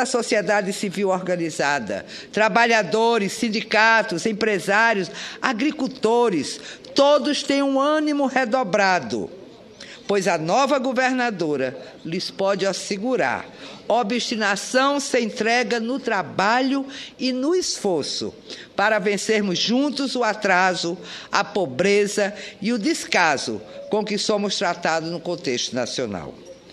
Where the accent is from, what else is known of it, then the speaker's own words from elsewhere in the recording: Mossoró, Rio Grande do Norte, Brazil; com a intercessão de Santa Luzia, padroeira de minha terra, Mossoró